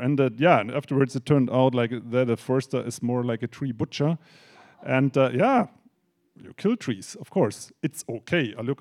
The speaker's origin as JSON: {"language": "English", "town": "Bonn", "region": "North Rhine-Westphalia", "country": "Germany", "tie": "born there", "second_language": "English", "said": "I was born in Bonn, the former little capital in Germany."}